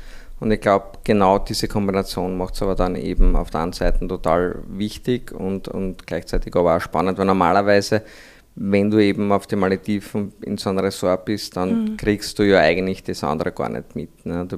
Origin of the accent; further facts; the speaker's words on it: Austria; wir sind aus Österreich, wir haben nicht einmal einen Meerzugang